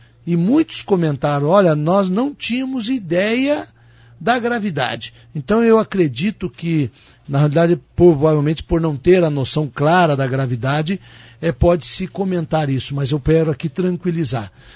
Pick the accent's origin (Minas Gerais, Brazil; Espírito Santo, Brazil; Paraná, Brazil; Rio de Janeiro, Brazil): Paraná, Brazil; nós, porque somos paranaenses